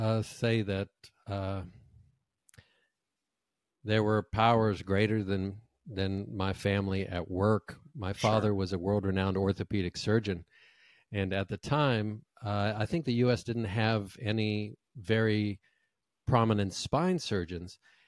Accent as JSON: {"language": "English", "town": "Johannesburg", "region": "Gauteng", "country": "South Africa", "tie": "born or raised there", "said": "I grew up in Johannesburg. My family had moved there in the late 1800s. European Jews trying to escape religious persecution."}